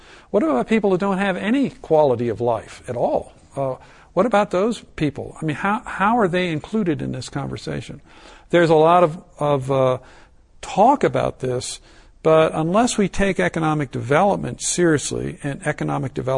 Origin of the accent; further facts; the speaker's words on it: Ohio, United States; Growing up in Ohio, I had a deep bonding experience, if you will, with the natural world in this little town I grew up with.